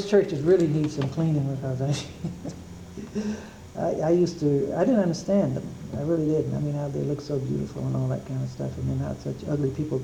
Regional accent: the South, United States; because I was a Southerner, and they considered me, I'm a Southerner, you're a Southerner, I'm a Southerner, so we have to stick together, you know?

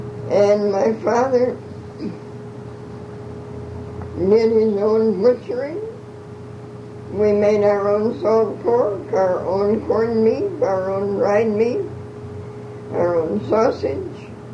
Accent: Watertown, Connecticut, United States; also born or lived in New Milford; I was born in New Milford, Connecticut. I graduated from high school in Watertown, Connecticut. And I came to Bridgeport in 1921.

